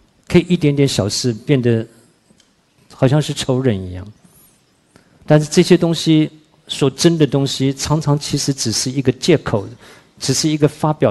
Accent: Shandong, China; 我说我不是啊，我说我是山东人

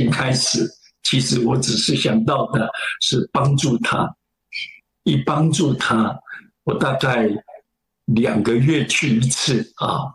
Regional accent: China; 那我们自己是中国人

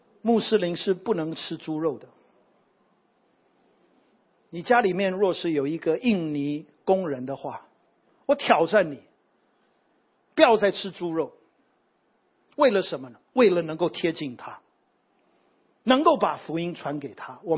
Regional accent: Pingtung, Pingtung County, Taiwan; born there; 我是在屏东出生的，那时候我的父母亲在高雄，在圣光服事。

